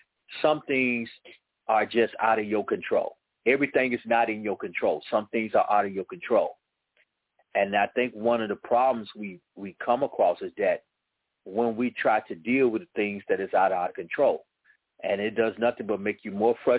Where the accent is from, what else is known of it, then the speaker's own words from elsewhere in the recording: Chicago, Illinois, United States; I mean, I was born in Chicago, and when I lived there and growing up there, I got to admit, I played in the cold